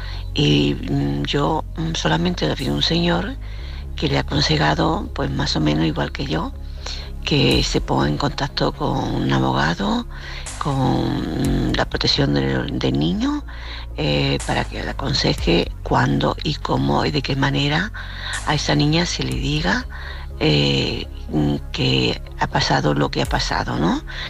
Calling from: Córdoba, Andalusia, Spain; de Córdoba otra vez

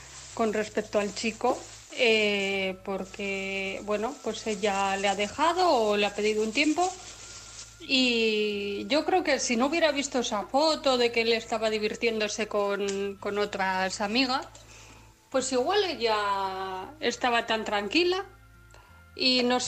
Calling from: Bilbao, Basque Country, Spain; corresponsal de Bilbao

